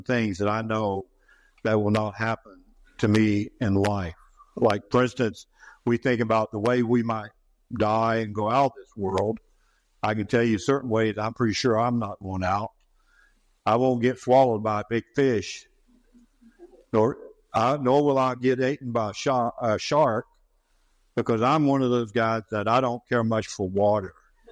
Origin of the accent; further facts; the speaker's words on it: West Virginia, United States; I'd never been there. I'm from West Virginia. You know, we got creeks and things like that. But we don't have anything like lakes or maybe small ones.